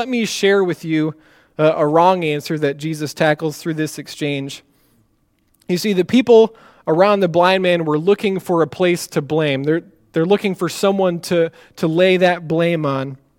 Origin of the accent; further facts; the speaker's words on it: Iowa, United States; Some of you know that I'm from Iowa, and so this movie being filmed in Iowa is very dear to my heart.